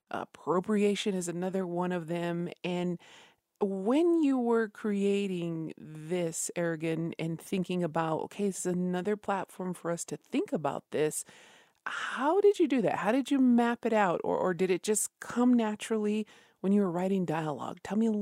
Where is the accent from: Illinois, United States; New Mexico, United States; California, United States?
New Mexico, United States; Isleta Pueblo; from Isleta Pueblo